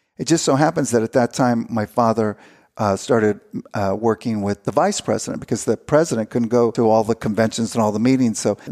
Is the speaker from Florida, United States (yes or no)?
no; Kansas City, Missouri, United States; So that's where I was born. I grew up in Kansas City, Missouri.